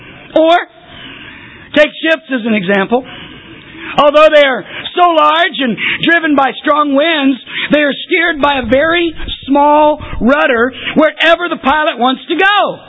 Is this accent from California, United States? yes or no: no; Chicago, Illinois, United States; I mean, we're from Chicago. We understand the fire analogy, don't we?